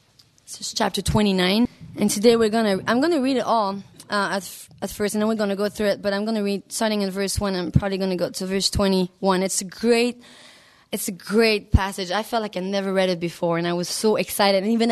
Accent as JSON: {"language": "English", "region": "French Canada", "country": "Canada", "second_language": "English", "said": "I'm from the French part of Canada."}